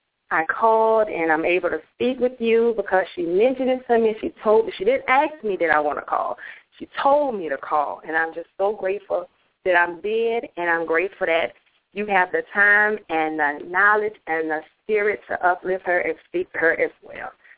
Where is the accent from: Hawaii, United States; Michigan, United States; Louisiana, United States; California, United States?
Louisiana, United States; Hammond; now in New Orleans, United States; I'm in New Orleans, but I'm actually from Hammond.